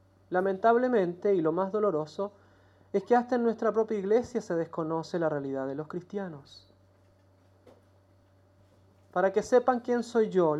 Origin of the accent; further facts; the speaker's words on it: Chile; now in Aleppo, Syria; Soy entonces … soy de Chile, de una congregación argentina. Llevo casi 10 años en el Medio Oriente